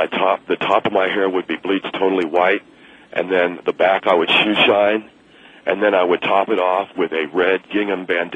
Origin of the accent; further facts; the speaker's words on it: California, United States; I come from California